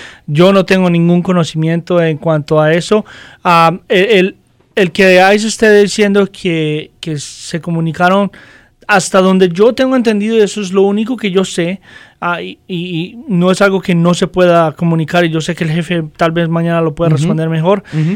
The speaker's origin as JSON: {"language": "Spanish", "town": "Los Angeles", "region": "California", "country": "United States", "said": "Yo vengo de Los Ángeles y en Los Ángeles pasaba mucho más."}